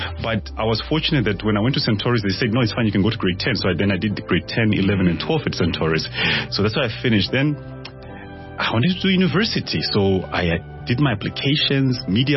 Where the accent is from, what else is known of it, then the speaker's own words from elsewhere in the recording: Zimbabwe; also born or lived in Namibia; So I am originally from Zimbabwe, and I studied in Zim, like I did my grade 1 and grade 2 there. Then I moved to Namibia in the northern part of the country.